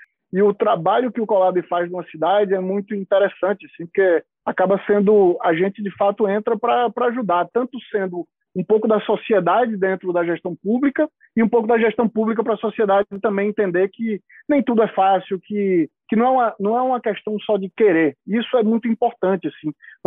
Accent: Recife, Pernambuco, Brazil; Sou de Recife também, então é uma homenagem a Recife.

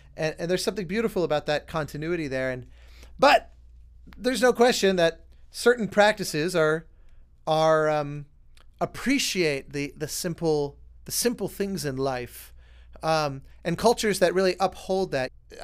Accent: Colorado, United States; So yeah, growing up in Colorado, you inevitably learn about, like, for example, I remember one of the big tribes of the area was called the Anasazi.

